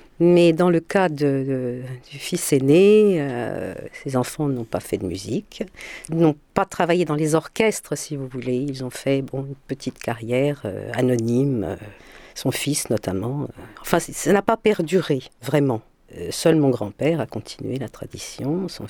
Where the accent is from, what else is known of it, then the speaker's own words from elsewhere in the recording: France; born there; Je suis née en France, je vis ici, mes enfants sont nés ici, et on me demande toujours si je suis française ou roumaine.